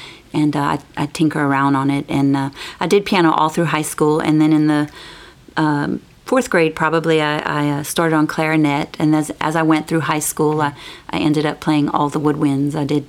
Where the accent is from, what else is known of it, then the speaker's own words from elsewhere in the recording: Breaux Bridge, Louisiana, United States; I am, yes. I was born and raised in Brobridge, Louisiana, and I moved away one time. I came all the way to Lafayette.